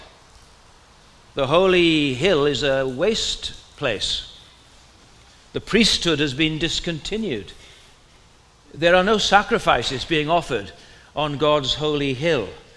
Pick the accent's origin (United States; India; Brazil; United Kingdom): United Kingdom; Wales; accent: Welsh; I'll do it in a Welsh accent. well, it won't be different to my normal accent.